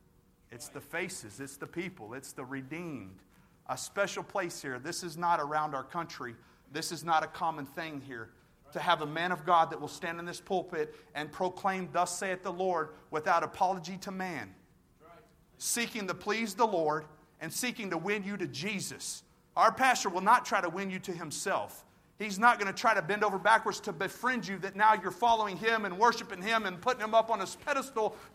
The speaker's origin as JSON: {"language": "English", "region": "Texas", "country": "United States", "said": "I'm from Texas. Forgive me, okay?"}